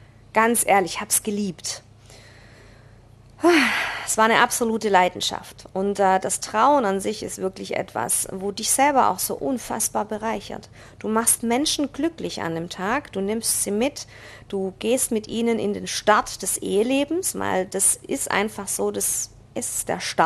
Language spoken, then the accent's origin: German; Baden-Württemberg, Germany; ich komme jetzt aus dem Schwabenland